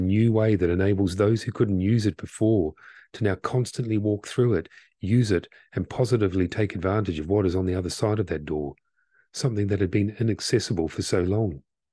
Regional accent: New Zealand; a number of underrepresented communities in my hometown in Aotearoa, New Zealand.

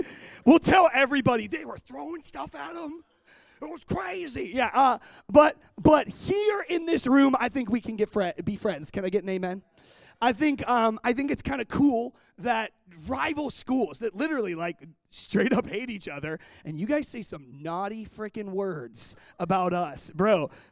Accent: Pittsburgh, Pennsylvania, United States; I grew up in Pittsburgh, I love that school, I knew that Pitt needed Jesus

